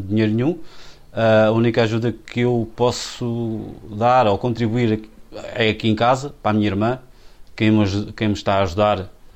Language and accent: Portuguese; Nazaré, Leiria, Portugal; now in Oeiras, Portugal; tenho 49 anos, sou da Nazaré, vivo em Oeiras